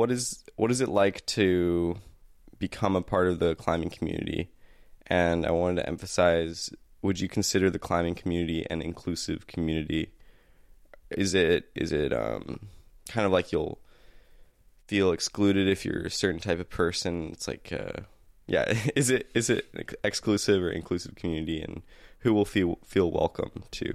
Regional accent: San Diego, California, United States; now in Santa Cruz, United States; I came from San Diego.

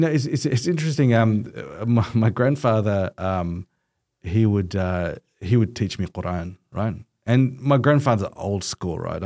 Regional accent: India; so my dad wanted me to, I'm Indian, right?

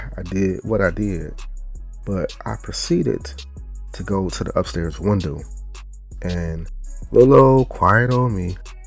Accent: Chicago, Illinois, United States; The genesis of my story starts in my hometown, Chicago

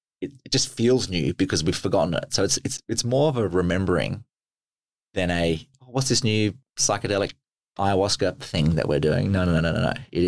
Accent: Australia; as an Australian

